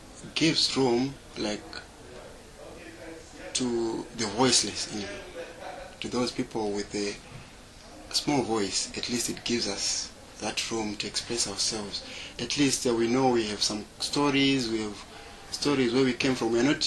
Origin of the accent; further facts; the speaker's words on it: Zimbabwe; English is a second language; moved away as an adult; I'm from Zimbabwe. Well, I came to this country this year in February after I had some political problems back home.